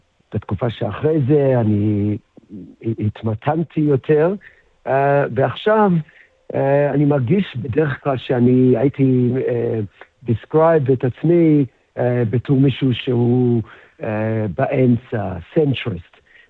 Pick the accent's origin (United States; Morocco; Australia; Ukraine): Australia; moved away as an adult; now in Israel; אני נולדתי בארץ, אבא אוסטרלי, אמא ישראלית, אבל גדלנו באוסטרליה, ואז עשיתי עלייה בפעם הראשונה כשהייתי בן 18, שזה היה ב-94.